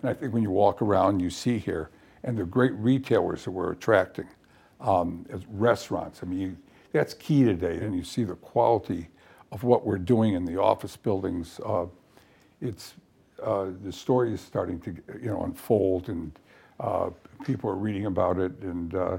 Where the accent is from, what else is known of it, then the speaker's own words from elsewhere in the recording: Florida, United States; Well, I'm originally from Florida, and it's just a great place to do business.